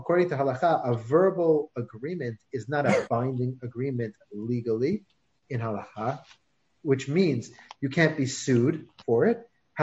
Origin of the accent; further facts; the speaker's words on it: United States; I know I'm an American.